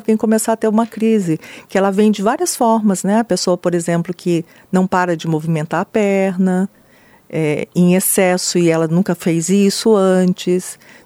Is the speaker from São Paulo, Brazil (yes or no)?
no; Cuiabá, Mato Grosso, Brazil; Eu sou cuiabana... Amo minha cidade, amo minha terra, minha família é daqui.